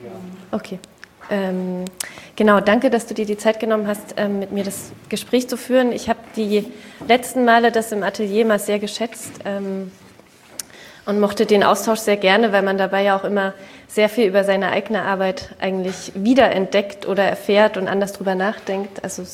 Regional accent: Saxony, Germany; ursprünglich komme ich eben aus der Gegend, aus Sachsen.

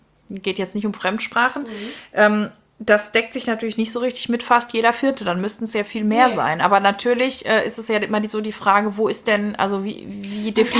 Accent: Bochum, North Rhine-Westphalia, Germany; wir kommen aus Bochum, er und ich.

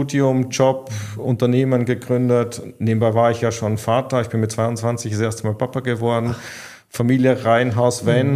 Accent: Austria; now in Germany; ich bin nach wie vor Österreicher und das werde ich auch bleiben.

